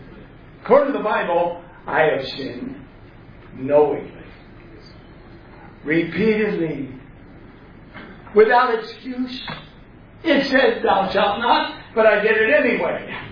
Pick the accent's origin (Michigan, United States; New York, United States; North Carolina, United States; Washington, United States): Michigan, United States; Vassar; I'm from Vassar, Michigan. Talk about podunk.